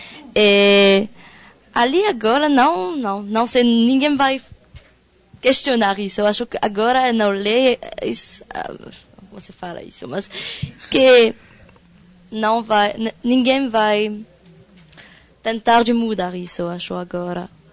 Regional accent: Belgium

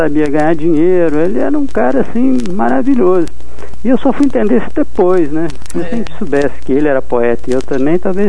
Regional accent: Minas Gerais, Brazil; accent: mineiro; now in São Paulo, Brazil; É engraçado porque aqui eles falam que eu ainda tenho um sotaque mineiro forte. Mas eu vou em Passos e falo, pô, você não fala.

